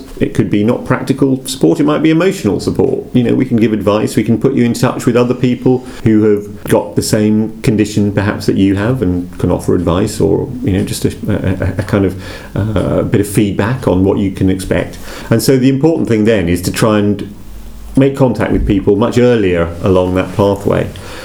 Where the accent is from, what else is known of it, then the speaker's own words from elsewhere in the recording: East of England, United Kingdom; I live just down the road. I live at the other end of Magdalen Street in Norwich. I'm from Norfolk.